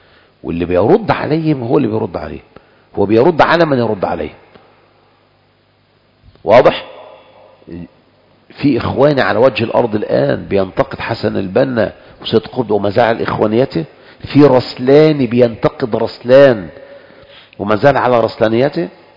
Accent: Egypt; فهذه مدارس عندنا في مصر غزت السلفية

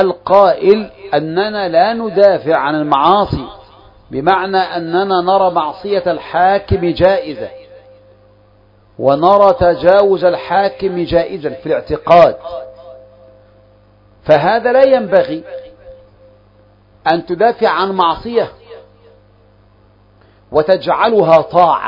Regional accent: Egypt; وهذه لفظة دارجة عندنا في مصر، ما أدري في البلدان الأخرى

